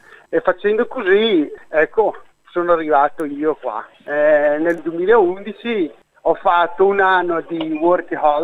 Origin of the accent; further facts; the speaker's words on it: Brazil; moved away as an adult; now in Italy; io sono nato in Brasile, sono italo-brasiliano, e ho 36 anni. Comunque sono partito dal Brasile un bel po' di tempo fa e sono andato in Italia a lavorare perché ho i genitori italiani.